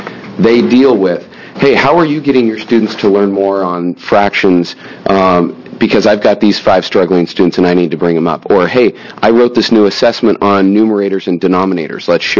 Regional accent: Albany, New York, United States; I grew up in Albany. I've lived there over 20 years. I own a house there, and I'm a product of the school district.

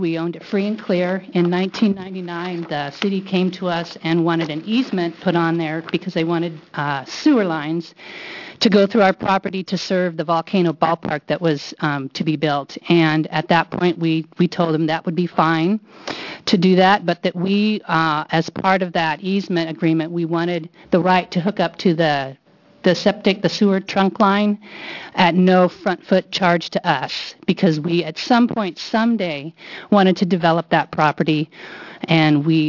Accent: Redmond, Oregon, United States; from Redmond, and back in 1996, myself and my husband

